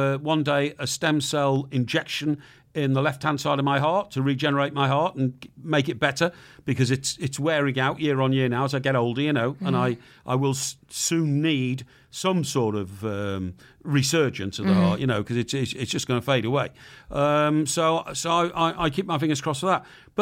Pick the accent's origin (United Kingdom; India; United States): United Kingdom; He said, yeah, I got that, mate. You're a limey.